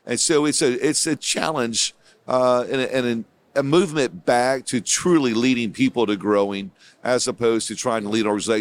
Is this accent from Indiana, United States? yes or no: yes; Sheridan, Indiana, United States; moved away as an adult; It's a little farm town called Sheridan, Indiana. And so this is all I've ever known. I was raised in Indiana. I'm a Hoosier. Moved away when I was 30 years old, 29, and almost 30, to East Tennessee